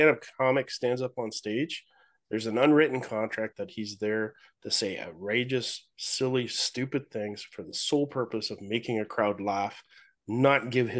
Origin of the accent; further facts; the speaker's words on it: Hamilton, Ontario, Canada; born there; Caveat, I'm allowed to say that I was born in Hamilton, so.